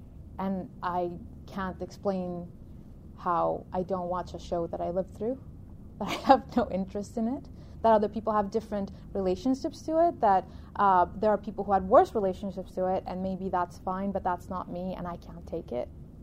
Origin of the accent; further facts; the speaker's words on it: Colombia; English is a second language; I'm Colombian, born and raised. This is not my first language. This is not my country.